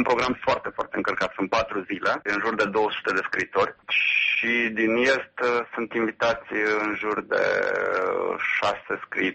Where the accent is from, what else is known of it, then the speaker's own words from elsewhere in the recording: Romania; Eu din România.